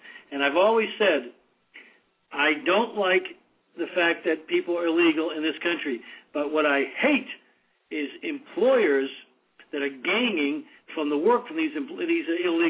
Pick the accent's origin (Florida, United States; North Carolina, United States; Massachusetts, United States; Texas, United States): Massachusetts, United States; Boston; Careful, John. Don't forget I'm from